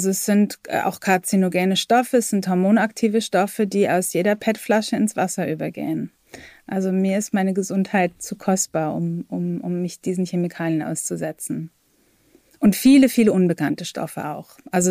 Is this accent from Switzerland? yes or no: yes; Switzerland; Denn also bei uns in der Schweiz zum Beispiel wird das allermeiste an Haushaltsabfällen, was vor allem aus Plastik besteht, verbrannt.